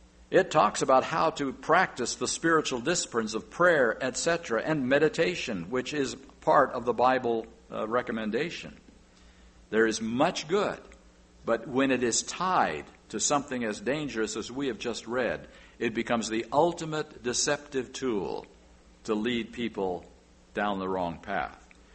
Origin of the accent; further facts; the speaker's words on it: California, United States; out our way in the Pacific Union Conference, we're from California